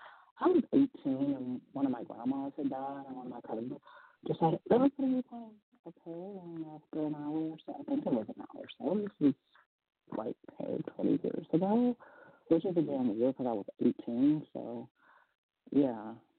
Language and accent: English; Georgia, United States; I'm from Georgia. I like my Coca-Cola.